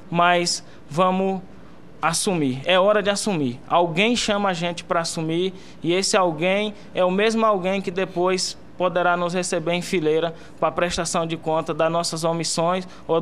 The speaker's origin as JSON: {"language": "Portuguese", "region": "Tocantins", "country": "Brazil", "said": "lá da minha terra, lá de Tocantins"}